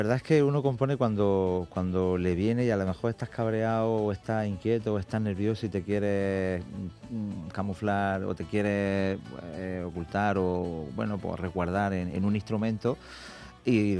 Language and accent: Spanish; Alhama de Murcia, Region of Murcia, Spain; porque yo soy de Alhama